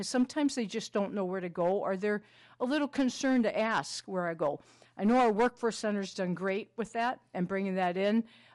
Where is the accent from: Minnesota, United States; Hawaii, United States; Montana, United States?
Minnesota, United States; St. Cloud; I'm from St. Cloud, and we have a very strong workforce center there with Tammy.